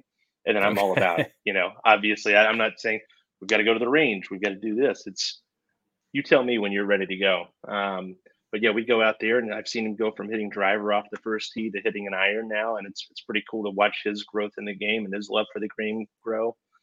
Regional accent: Atlanta, Georgia, United States; I grew up in Atlanta, and Norcross, Georgia was one of the places that I was working in for Mizuno for a time.

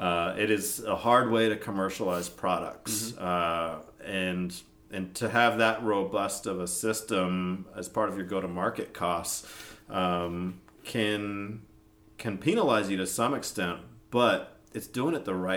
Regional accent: California, United States; Yeah, so I grew up in California, spent a long time there, probably 36 years, I guess.

